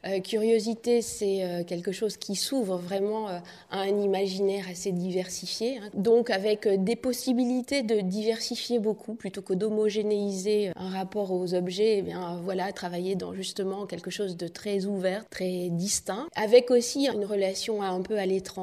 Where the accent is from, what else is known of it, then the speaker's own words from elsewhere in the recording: Clermont-Ferrand, Auvergne-Rhône-Alpes, France; moved away; also born or lived in Lyon / Paris; Oui, effectivement, je suis auvergnate, mais j'ai quitté l'Auvergne très tôt pour mes études en art. Donc d'abord Lyon et puis ensuite Paris.